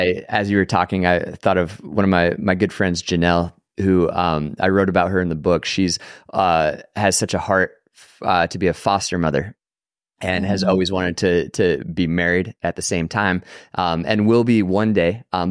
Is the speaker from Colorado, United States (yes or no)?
yes; Colorado, United States; moved away as an adult; now in Austin, United States; I'm the teaching pastor at Red Rocks Austin. And so I'm from Colorado, but moved to Austin, Texas 6 years ago with my brother and our best friend to plant Red Rocks.